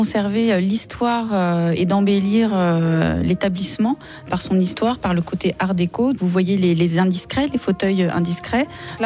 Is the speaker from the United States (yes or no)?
no; Rennes, Brittany, France; Alors, je ne suis pas originaire de Brest, je suis originaire de Rennes, mais je suis bretonne.